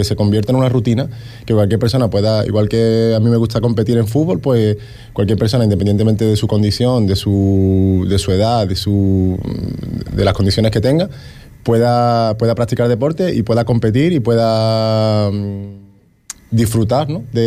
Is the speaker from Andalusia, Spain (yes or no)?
yes; Seville, Andalusia, Spain; Yo vengo de Sevilla